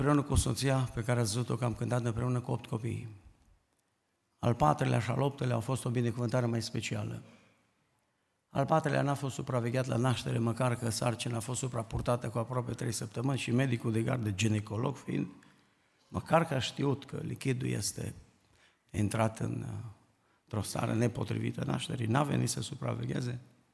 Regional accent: Romania; Eu sunt român ca voi toți.

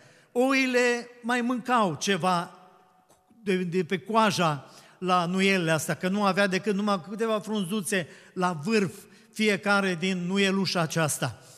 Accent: Marginea, Suceava County, Romania; noi suntem din Marginea, și el și eu suntem din Marginea

